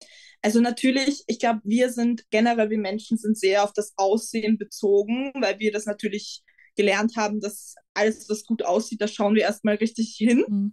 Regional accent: Austria; ich bin 20 Jahre alt, ich komme aus Österreich

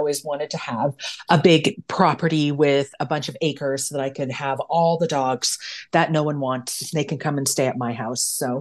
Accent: Toronto, Ontario, Canada; So I grew up in Toronto and our feed was Buffalo.

